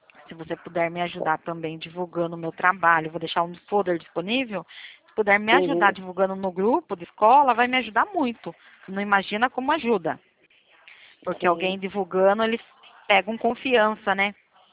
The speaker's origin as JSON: {"language": "Portuguese", "town": "Itapetininga", "region": "São Paulo", "country": "Brazil", "said": "Sou de Itapetininga."}